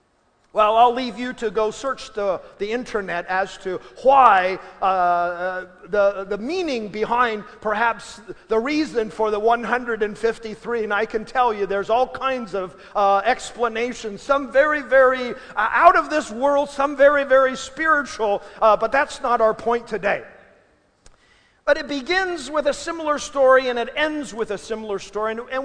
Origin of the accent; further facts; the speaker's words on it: Taiwan; my family to be able to speak Hokkien way, or I should say Taiwan way, because I was born and raised in Taiwan.